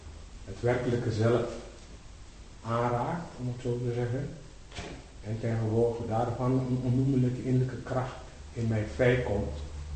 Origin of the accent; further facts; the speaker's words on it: India; Dutch is a second language; Ik kom uit India en uiteindelijk voel ik me heel goed.